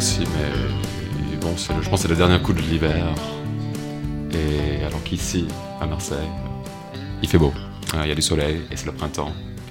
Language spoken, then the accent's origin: French; United States; now in France; Toi et moi, bon, on vit en France depuis quelques années, mais on vient des États-Unis.